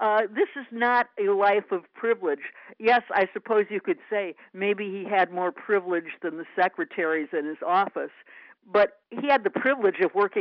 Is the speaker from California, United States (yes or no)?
no; Michigan, United States; And growing up in Michigan, everything was connected to the auto industry.